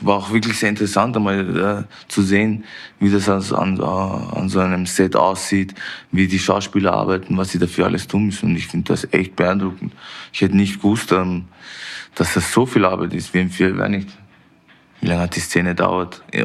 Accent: Austria; Drück auch unseren Österreichern die Daumen.

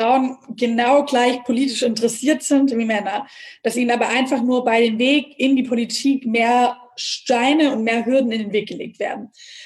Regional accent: Nürtingen, Baden-Württemberg, Germany; ich bin in Nürtingen aufgewachsen

